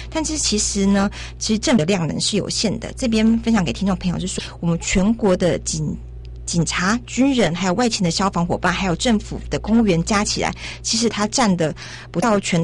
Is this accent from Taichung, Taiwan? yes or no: yes; Taichung, Taiwan; 我是台中人，然后我小时候经历过921，